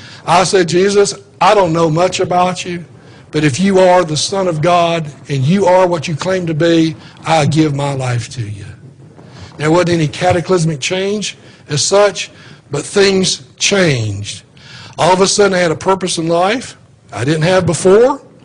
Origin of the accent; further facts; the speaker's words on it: Kingsport, Tennessee, United States; I grew up in Tennessee in Kingsport.